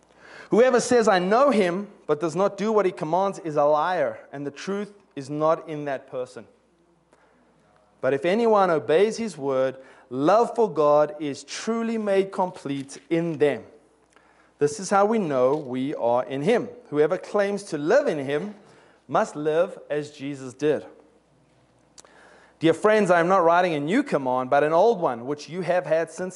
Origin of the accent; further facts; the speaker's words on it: South Africa; also born or lived in England; now in United States; I love South Africans more because I'm South African, okay?